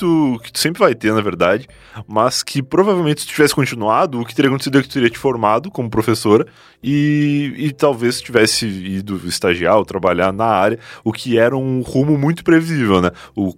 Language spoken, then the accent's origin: Portuguese; Rio Grande do Sul, Brazil; now in São Paulo, Brazil; Eu vim do sul do Rio Grande do Sul, que é um lugar totalmente preconceituoso até hoje.